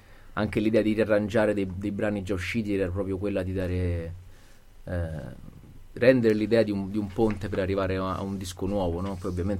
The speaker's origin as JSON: {"language": "Italian", "town": "Rome", "region": "Lazio", "country": "Italy", "said": "io sono romano"}